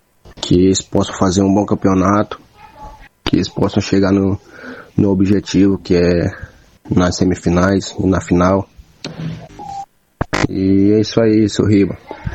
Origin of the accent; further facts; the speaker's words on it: Santa Quitéria, Maranhão, Brazil; sou atacante, sou natural de Santa Quitéria.